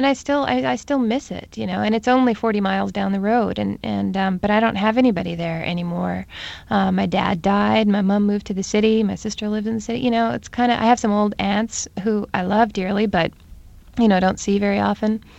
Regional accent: Steinbach, Manitoba, Canada; born or raised there; moved away as an adult

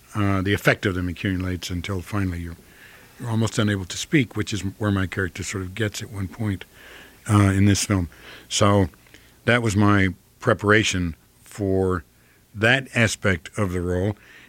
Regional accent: Midwest, United States; accent: Midwestern; But I am from the Midwest.

